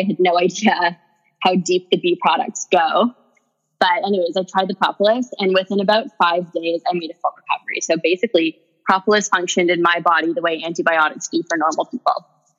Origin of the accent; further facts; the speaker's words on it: Canada; I went to University of Victoria. I'm from Canada, so I went to school in Canada.